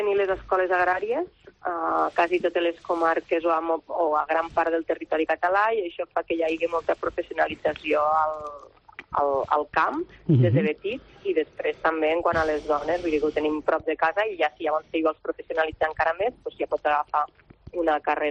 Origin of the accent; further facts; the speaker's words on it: Vilalba, Catalonia, Spain; Jo soc d'un poble molt petit, que es diu Vilalba dels Arcs, a la comarca de la Terra Alta.